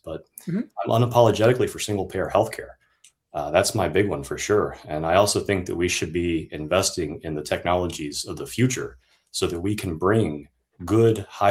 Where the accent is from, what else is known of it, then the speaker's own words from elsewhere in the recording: Tennessee, United States; moved away as an adult; now in Bethlehem, United States; I am originally from Tennessee, actually. And I moved to Pennsylvania for college.